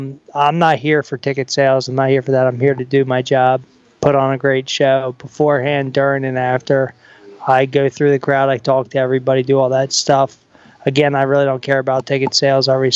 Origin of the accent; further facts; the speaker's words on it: Philadelphia, Pennsylvania, United States; I get that, but you got to also realize I'm from Philly.